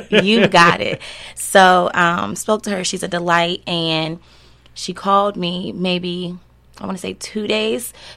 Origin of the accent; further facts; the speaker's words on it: Kansas City, Missouri, United States; So my life story is born and raised in Kansas City by my grandmother.